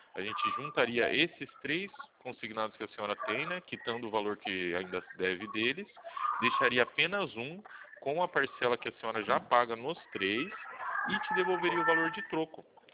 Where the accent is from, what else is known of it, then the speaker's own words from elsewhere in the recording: Itu, São Paulo, Brazil; muito prazer. Eu sou aqui de Itu